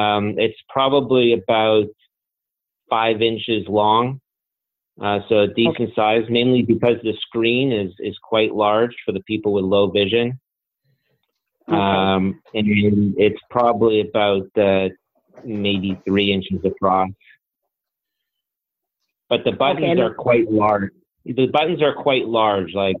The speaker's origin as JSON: {"language": "English", "town": "Westmount", "region": "Quebec", "country": "Canada", "tie": "born or raised there", "said": "I grew up in Westmount."}